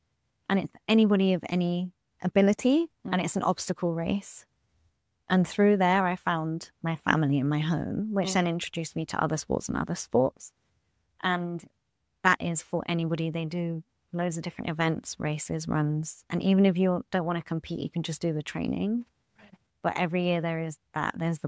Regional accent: United Kingdom; being British

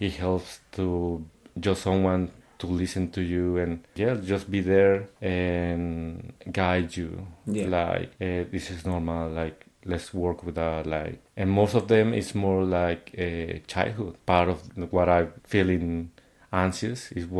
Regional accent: Mexico; English is a second language; Because... despite like we're learning English in Mexico, like we don't have the practice to express ourselves very well.

